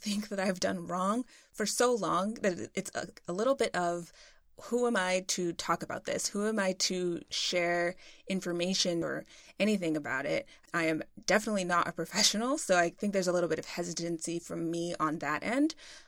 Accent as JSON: {"language": "English", "country": "United States", "tie": "born or raised there", "said": "First of all, I grew up in America, so, you know, global economic standards, pretty much lucked out there."}